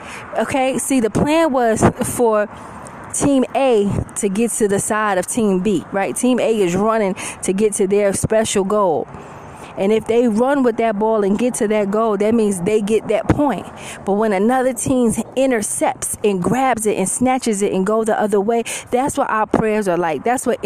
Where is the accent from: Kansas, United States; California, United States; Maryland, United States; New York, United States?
New York, United States; New York City; I am from New York City.